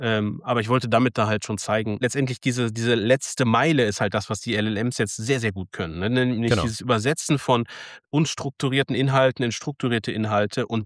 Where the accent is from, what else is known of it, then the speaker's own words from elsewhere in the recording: Paderborn, North Rhine-Westphalia, Germany; Wir bewegen uns in unserer Region, ich komme aus Paderborn, da haben wir extrem viele kleine und mittelständische Unternehmen.